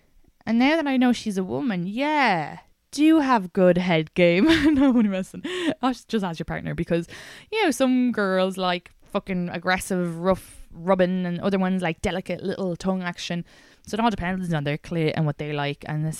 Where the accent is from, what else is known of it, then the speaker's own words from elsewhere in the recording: Ireland; I was rolling my eyes because I'm Irish.